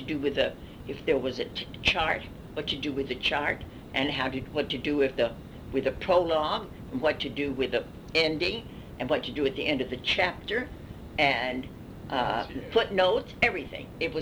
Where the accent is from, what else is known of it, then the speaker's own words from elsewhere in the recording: the South, United States; certainly in my growing up in the South, we were never to be nasty to black people.